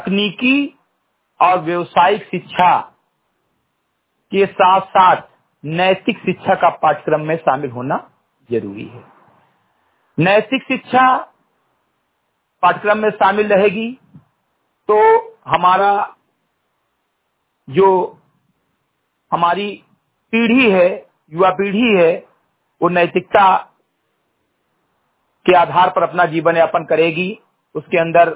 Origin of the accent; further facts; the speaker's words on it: Uttar Pradesh, India; ग्राम सभा सिमरी घटाई विकासखंड मेनपुरवा जनपद बहराइच का मूल निवासी हूं